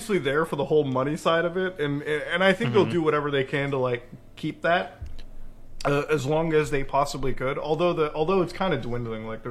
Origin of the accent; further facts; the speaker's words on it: Canada; no, I'm from Canada, bro.